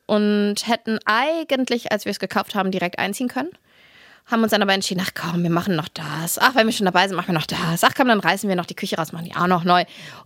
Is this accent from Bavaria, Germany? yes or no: no; Cologne, North Rhine-Westphalia, Germany; now in Hamburg, Germany; Und ich bin aber Kölnerin, muss ich das so sagen. Ich bin zwar in Leverkusen geboren, aber ich bin in Köln.